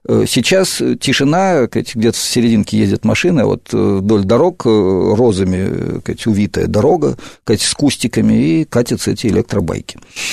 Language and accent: Russian; Moscow, Russia; Я вырос на Ленинградском проспекте, когда был совсем маленьким, потом с отцом, военным инженером, объездил пол России, наверное, даже большую часть, и не Россия, а Советского Союза тогда